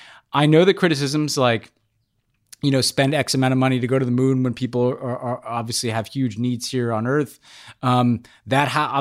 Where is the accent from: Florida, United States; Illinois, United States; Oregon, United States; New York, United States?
New York, United States; even as a New Yorker, I remember as a kid going to see the 100th anniversary of the Brooklyn Bridge.